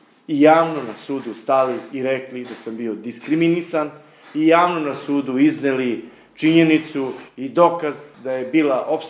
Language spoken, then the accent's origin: Serbian; Surdulica, Southern and Eastern Serbia, Serbia; Rođen sam u Surdulici, tačnije 15.7.1973. godine, gdje sam i osnovnu školu završio.